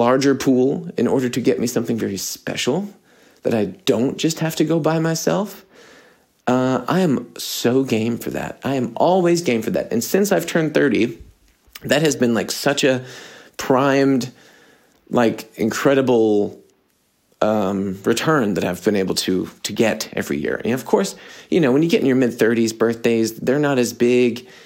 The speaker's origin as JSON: {"language": "English", "country": "United States", "said": "I'm American in this way"}